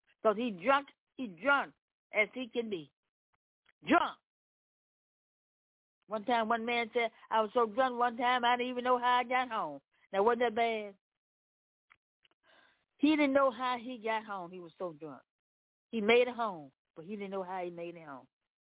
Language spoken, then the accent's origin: English; Memphis, Tennessee, United States; Yes, I am. Yes, I am. I'm from Memphis, Tennessee, on this first Sunday in May.